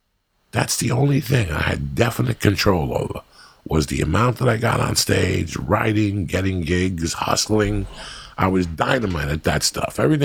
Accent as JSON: {"language": "English", "town": "Denver", "region": "Colorado", "country": "United States", "said": "And since I was from Denver"}